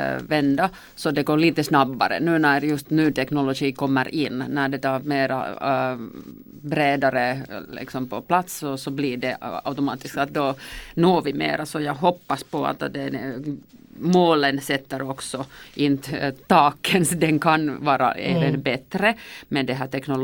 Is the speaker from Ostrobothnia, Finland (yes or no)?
yes; Vaasa, Ostrobothnia, Finland; Vasa, min hemstad, hade liksom sin strategi att vara den första stad i Finland att vara kolneutral i 35.